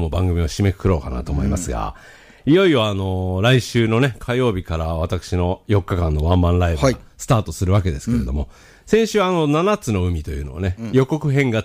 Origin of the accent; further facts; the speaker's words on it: Yokosuka, Kanagawa, Japan; 私、横須賀という港町の出身ですので、そこからずっと港の歌は何曲かいろいろ作ってきたんですけども